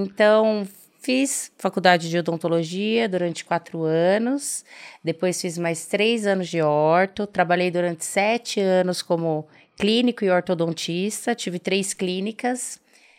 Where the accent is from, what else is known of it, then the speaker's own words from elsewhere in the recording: Santo Inácio, Paraná, Brazil; moved away as an adult; now in São Paulo, Brazil; Eu sou do Paraná, do interior do Paraná, venho de uma cidadezinha de 6 mil habitantes, Santo Inácio. Tive que sair de lá para fazer faculdade, vim para São Paulo fazer faculdade